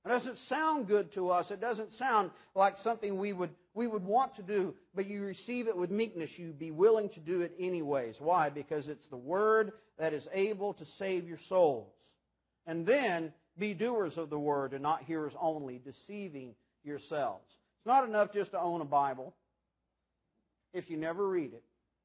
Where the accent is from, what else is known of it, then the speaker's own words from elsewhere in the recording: Arkansas, United States; When we had a garden when I was growing up in Arkansas, I think the only thing that we grew successfully was rocks.